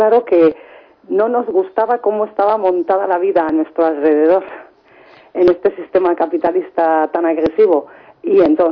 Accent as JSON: {"language": "Spanish", "town": "Errenteria", "region": "Basque Country", "country": "Spain", "tie": "born or raised there", "said": "Mucha represión policial en las calles, muchísima en mi pueblo, en Rentería, era bestial."}